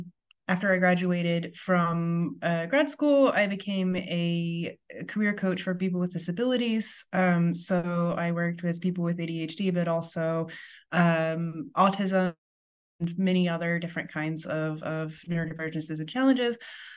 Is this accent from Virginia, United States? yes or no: yes; Virginia, United States; also born or lived in Texas / Illinois / Rhode Island; now in Berlin, Germany; I live in Berlin, but I am from Virginia in the United States. But I've actually lived in Texas and Illinois and Rhode Island as well.